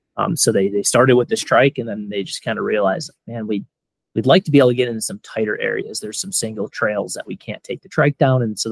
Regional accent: Wisconsin, United States; I have a stand in Wisconsin, which is where I grew up in Wisconsin, hunting whitetails.

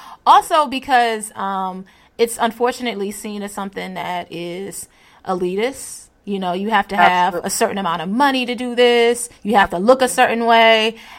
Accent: Virginia, United States; I grew up near, I grew up in Hampton Roads near PETA.

